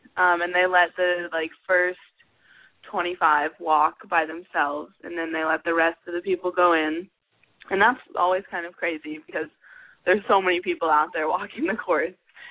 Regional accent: Tulsa, Oklahoma, United States; Yes, I am.

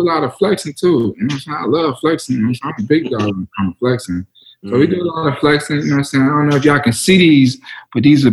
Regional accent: Cobb, Georgia, United States; I'm from Cobb. I tend to always go through my old town.

